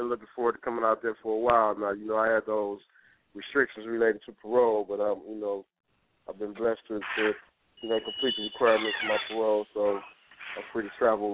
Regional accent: Detroit, Michigan, United States; Yeah, well, I'm from Detroit.

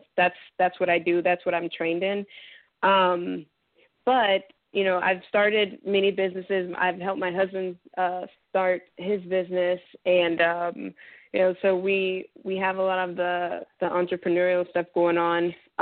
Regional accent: Dallas, Texas, United States; So I am originally from Dallas, Texas. That's where I was raised, and that's where I currently live.

